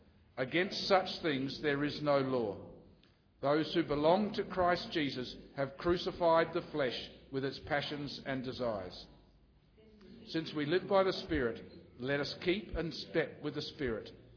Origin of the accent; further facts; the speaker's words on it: Adelaide, South Australia, Australia; I'm from Adelaide.